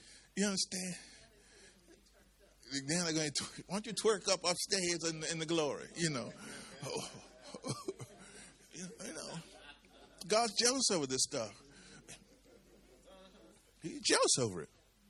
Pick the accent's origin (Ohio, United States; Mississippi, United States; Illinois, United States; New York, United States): Mississippi, United States; That being, I'm from Mississippi.